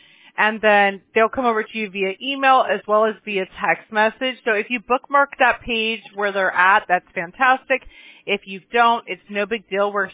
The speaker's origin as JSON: {"language": "English", "town": "Mobile", "region": "Alabama", "country": "United States", "lives_now": "Huntington Beach, United States", "said": "I'm not. I'm from Mobile, Alabama."}